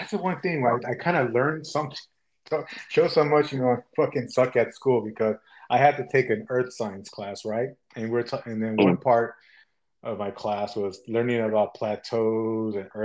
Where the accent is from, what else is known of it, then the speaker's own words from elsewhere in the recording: California, United States; also born or lived in New York; He's originally from New York, Just like I'm originally from New York, but I was more raised here in California.